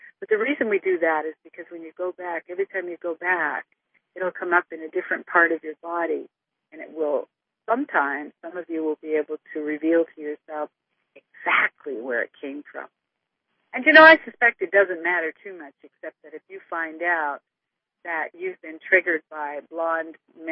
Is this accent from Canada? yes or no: yes; Canada; You can tell I'm Canadian today.